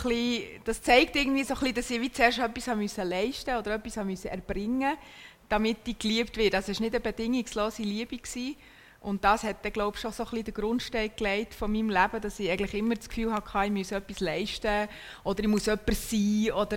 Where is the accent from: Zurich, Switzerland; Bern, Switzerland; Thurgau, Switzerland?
Bern, Switzerland; Hinterkappelen; Also ich bin in Hinterkappelen bei Bern aufgewachsen. Das ist sehr nahe bei der Stadt, aber sehr, eigentlich recht ländlich, schon am See mit Wald und Schafweiden dazwischen.